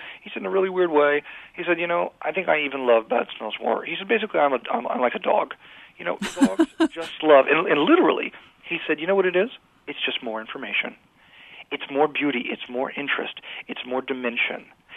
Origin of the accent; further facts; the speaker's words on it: Washington, District of Columbia, United States; I grew up in Washington, D.C.